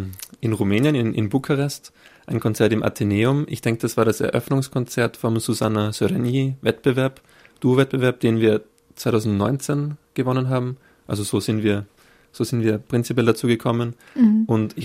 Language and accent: German; Graz, Styria, Austria; Ich komme aus Graz, ja.